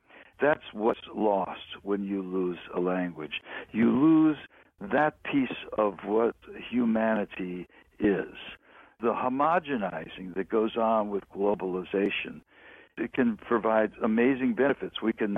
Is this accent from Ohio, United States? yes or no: yes; Cincinnati, Ohio, United States; I grew up in Cincinnati. My mother's from Harlan, Kentucky.